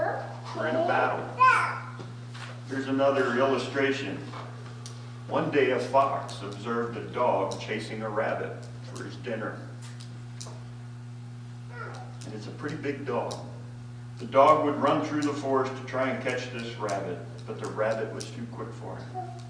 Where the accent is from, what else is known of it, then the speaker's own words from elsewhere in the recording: Williamsport, Pennsylvania, United States; I come from Little League World Series headquarters. I had to have my kids playing baseball.